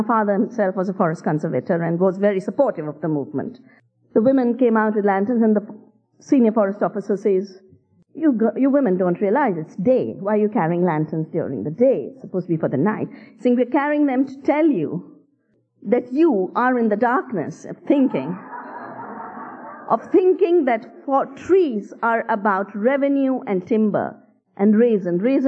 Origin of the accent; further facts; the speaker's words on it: Uttarakhand, India; I went to visit my favorite spots in the Himalaya. I come from the Himalaya.